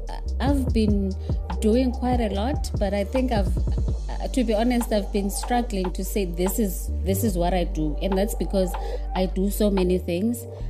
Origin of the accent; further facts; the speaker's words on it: Cape Town, Western Cape, South Africa; how privileged I am to be able to access a lot of things that I didn't access as a young person growing up in Cape Town.